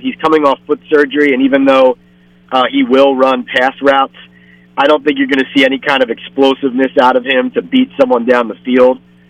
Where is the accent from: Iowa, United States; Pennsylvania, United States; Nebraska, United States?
Pennsylvania, United States; Philadelphia; I'm from Philadelphia, so I was in high school at the time